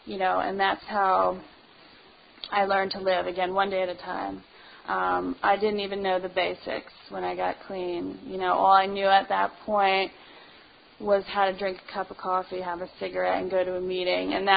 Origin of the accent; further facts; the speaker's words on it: New Jersey, United States; now in State College, United States; I moved away, I left, I grew up in Jersey, and I moved here to State College